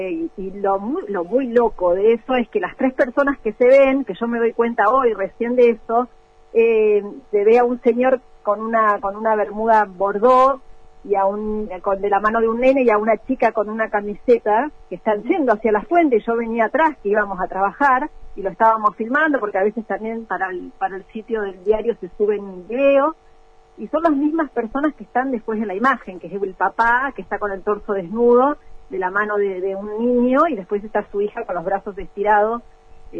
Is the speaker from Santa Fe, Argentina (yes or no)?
no; Viedma, Río Negro, Argentina; era una foto que era de mi pueblo, de mi ciudad, que es la ciudad de Viedma